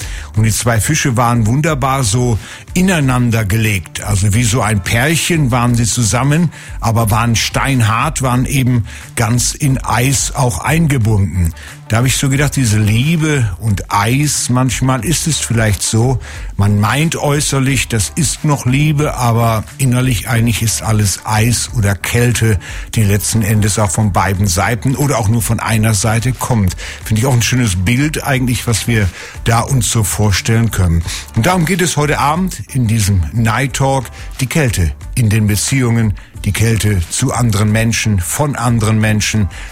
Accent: Northern Germany, Germany; Ich bin ja in Norddeutschland groß geworden, nahe der niederländischen Grenze.

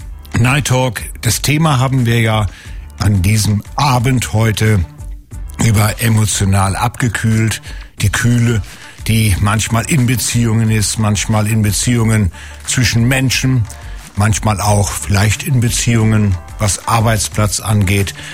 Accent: Northern Germany, Germany; Ich bin ja in Norddeutschland groß geworden, nahe der niederländischen Grenze.

